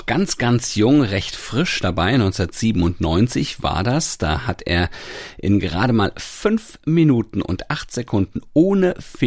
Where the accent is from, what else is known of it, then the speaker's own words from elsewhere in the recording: Hanau, Hesse, Germany; mal als die German Open in meiner Heimat in Hanau gespielt wurden